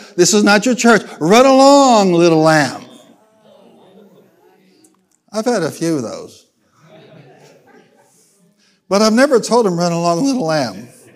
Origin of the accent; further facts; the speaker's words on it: Illinois, United States; But I'm like, bless God, I'm from Illinois.